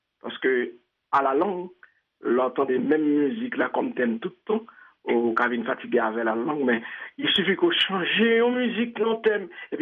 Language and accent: French; Haiti; parce que c'est une fierté pour moi-même en tant qu'haïtien.